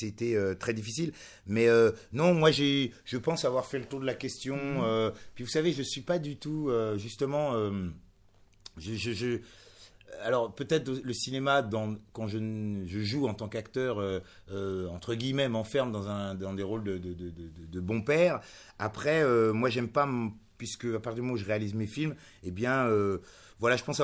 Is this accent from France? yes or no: yes; France; Moi, je suis français depuis bien plus longtemps que beaucoup de gens.